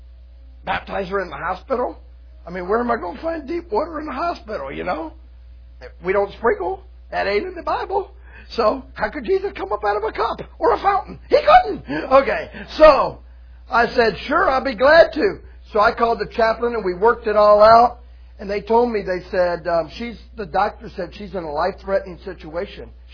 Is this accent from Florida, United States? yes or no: yes; Florida, United States; I'm from Florida. I don't like cold, okay?